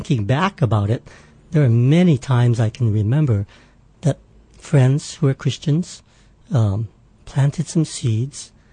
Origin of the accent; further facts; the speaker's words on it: Pearl City, Hawaii, United States; Well, born and raised in Pearl City. Lived there all my life. Got married and bought a house in Pearl City.